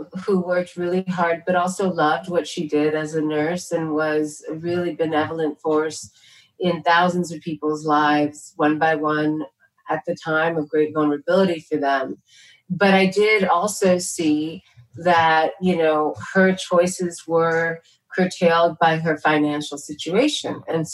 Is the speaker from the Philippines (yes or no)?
no; New York City, New York, United States; I guess I had the benefit of growing up in New York City and seeing so many different kinds of faces speaking different languages